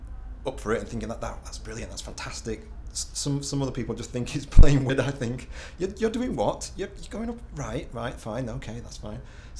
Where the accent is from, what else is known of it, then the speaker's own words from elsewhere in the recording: Featherstone, Yorkshire and the Humber, United Kingdom; I'm 38, and I come from Featherston, which is a small town in West Yorkshire.